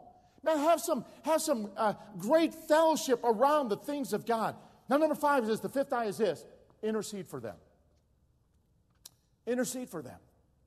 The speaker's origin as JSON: {"language": "English", "town": "Chicago", "region": "Illinois", "country": "United States", "said": "She said, Chicago. I said, really? What part? And I said, that's where I'm from."}